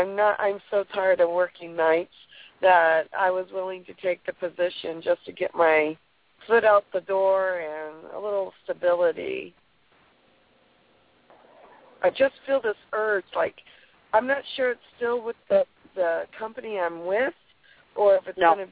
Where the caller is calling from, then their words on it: California, United States; I'm calling from California.